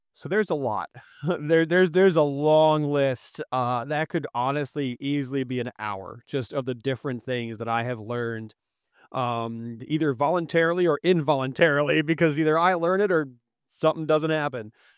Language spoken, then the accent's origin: English; York County, United States; I also, maybe that's part of my York County, because I grew up in York County, and maybe that got to me too.